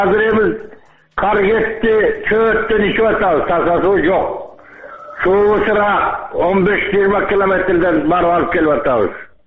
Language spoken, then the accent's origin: Kyrgyz; At-Bashy, Naryn Region, Kyrgyzstan; now in Bishkek, Kyrgyzstan; Мен Бишкектен звонить этип атам, Ат Башыдан келдим эле.